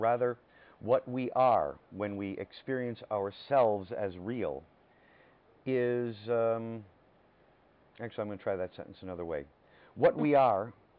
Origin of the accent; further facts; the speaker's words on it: Michigan, United States; born there; now in San Francisco, United States; No. I was born in Michigan, southeast Michigan.